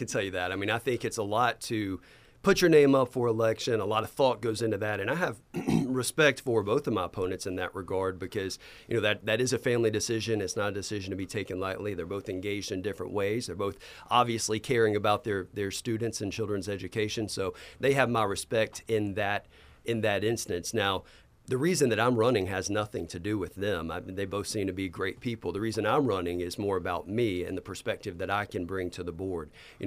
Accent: Georgia, United States; Well, I went to Oconee County High School the year before North Oconee opened, and I grew up in North Oconee, so I would have gone to that school.

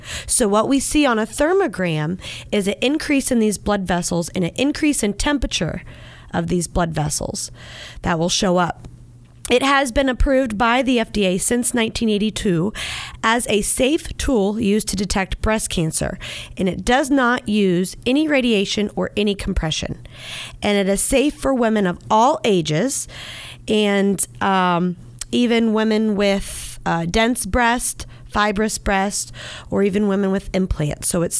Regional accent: Dayton, Ohio, United States; We all should be. We're from Dayton, right?

